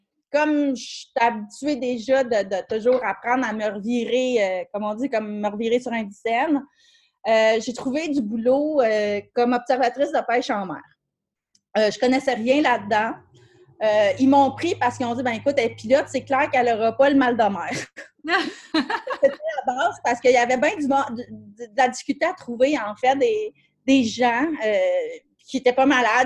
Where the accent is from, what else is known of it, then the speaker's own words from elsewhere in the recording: Saint-Jérôme, Quebec, Canada; also born or lived in Toronto; je suis originaire des Basses-Laurentides, de Saint-Jérôme, là, proche de Montréal.